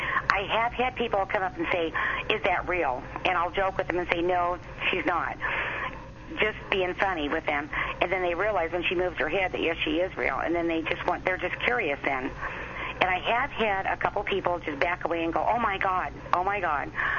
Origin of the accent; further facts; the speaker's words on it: Nebraska, United States; also born or lived in California; I was raised in Nebraska and California.